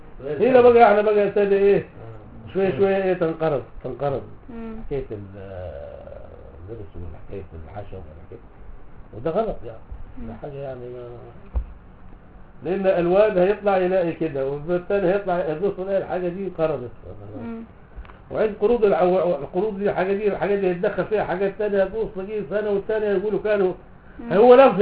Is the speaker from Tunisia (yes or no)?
no; Morocco; احنا عندنا كمغاربه ممنوع عندنا